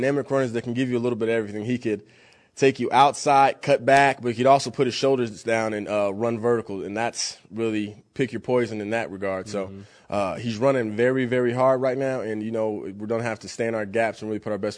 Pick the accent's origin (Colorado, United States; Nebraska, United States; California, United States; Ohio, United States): Colorado, United States; Denver; also me growing up in Denver, I remember watching Jay Cutler for the Broncos